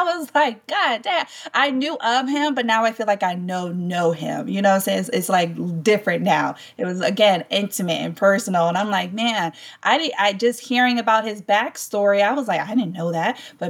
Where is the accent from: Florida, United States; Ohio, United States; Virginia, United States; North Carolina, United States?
North Carolina, United States; I'm from North Carolina, so our thing is really barbecue. So when I moved to South Carolina, I'm realizing it's a lot of seafood things.